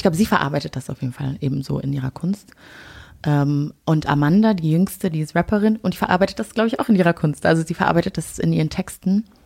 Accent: North Rhine-Westphalia, Germany; Ich sage auch ganz oft, ich komme aus dem Pott und dann sagen so, und wo genau? Und dann kommt am Ende raus, dass es eigentlich am linken Niederrhein ist.

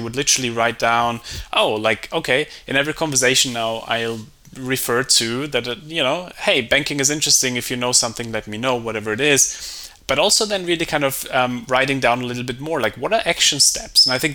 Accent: Germany; English is a second language; Like, I grew up in Germany.

